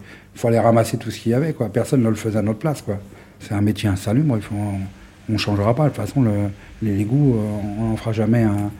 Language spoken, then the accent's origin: French; Paris, Île-de-France, France; Je sais que j'étais de Ménilmontant.